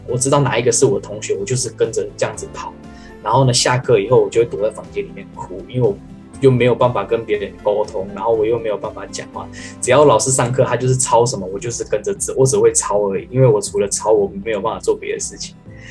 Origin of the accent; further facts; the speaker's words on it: Taiwan; 我在这边长大嘛